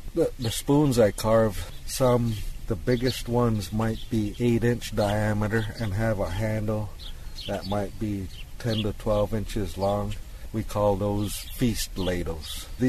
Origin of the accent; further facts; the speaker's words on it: Tama, Iowa, United States; from the Meskwaki settlement here by Tama, Iowa. I'm a traditional Meskwaki wood carver. When I grew up, I lived with my grandfolks.